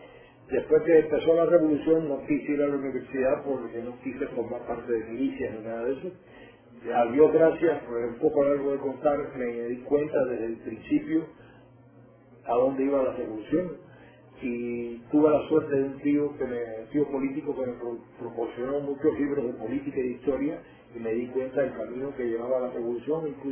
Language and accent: Spanish; Havana, Cuba; born there; Nací en La Habana el 3 de septiembre de 1940.